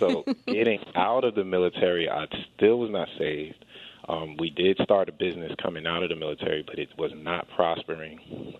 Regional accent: New York, United States; I'm from New York, so I talk really fast.

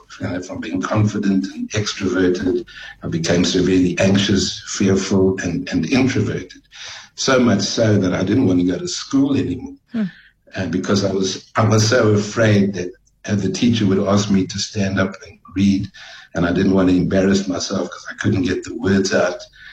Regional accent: Johannesburg, Gauteng, South Africa; also born or lived in Vanderbijlpark; So I was there until I was about 4 years old, and then we moved to Johannesburg.

